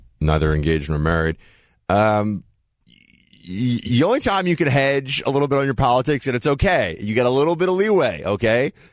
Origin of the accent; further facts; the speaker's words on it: New York, United States; But let's also talk about how I grew up in New York and I'm a very reasonable fellow.